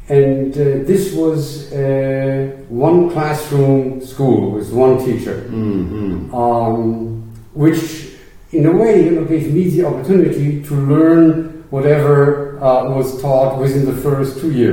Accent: Essen, North Rhine-Westphalia, Germany; born there; English is a second language; So I was born on March 18, 1936, in Essen, which is rather relatively close by here. It's actually the center of the industry of coal and steel industry in Germany

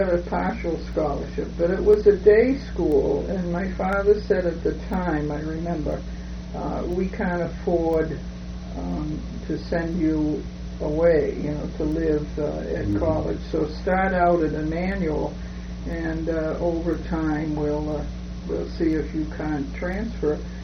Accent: Quincy, Massachusetts, United States; I grew up in Quincy. I went to the public schools through the eighth grade, and then I transferred to a private school for girls, Woodward School for Girls.

